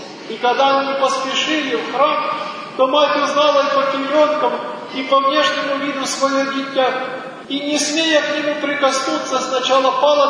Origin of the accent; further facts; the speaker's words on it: Don, Russia; случай, который произошел в нашем селе, откуда я родом. Наше село стоит на Дону